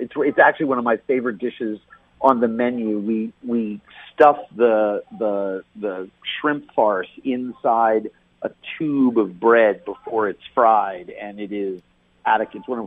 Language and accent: English; Minnesota, United States; And I think Minnesotans, if I'm cooking in my hometown for my home, you know, people, should be eating the food that I want to serve.